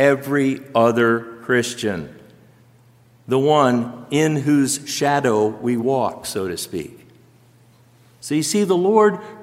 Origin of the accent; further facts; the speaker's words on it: Phoenix, Arizona, United States; born there; Brothers and sisters, I was born in Phoenix, Arizona in the middle of July. I know something about heat in the desert.